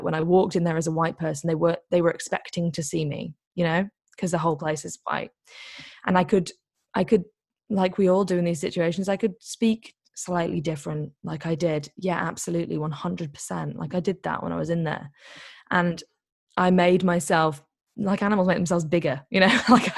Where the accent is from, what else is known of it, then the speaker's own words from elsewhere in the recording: Liverpool, North West England, United Kingdom; I'm a very, very working class. I'm actually from Liverpool.